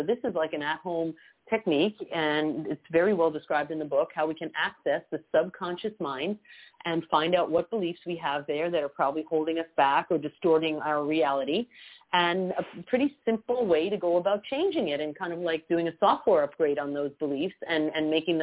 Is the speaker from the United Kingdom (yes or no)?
no; United States; now in Montreal, Canada; I'm American, but I've been living here for over 20 years